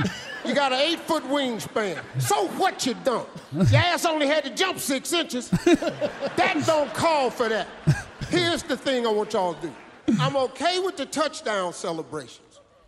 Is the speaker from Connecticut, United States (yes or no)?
no; Cleveland, Ohio, United States; I am a diehard Cleveland Browns fan. I was raised in Cleveland, Ohio.